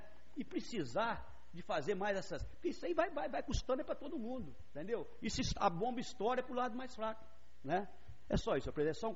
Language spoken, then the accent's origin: Portuguese; Rio Novo, Minas Gerais, Brazil; Eu acho que nós somos daqui de Rio Novo, nós gostamos dessa cidade.